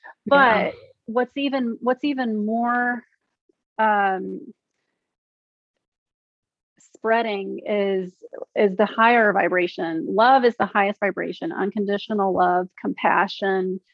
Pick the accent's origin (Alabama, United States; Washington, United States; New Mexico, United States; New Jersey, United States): Alabama, United States; Mobile; also born or lived in San Diego; so I moved from San Diego back to my hometown in Mobile, Alabama. I haven't been here in 25 years.